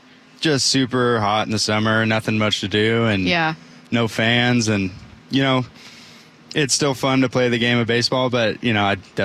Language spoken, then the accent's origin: English; California, United States; now in Seattle, United States; I'm a West Coast guy. I grew up in California.